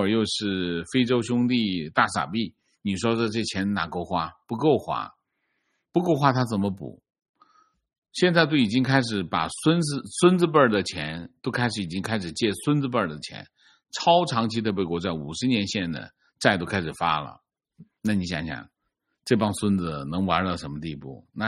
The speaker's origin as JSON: {"language": "Chinese", "country": "China", "tie": "born or raised there", "said": "情况我老家四线城市，城乡结合部，每天能看到很多60到80多的老人捡垃圾"}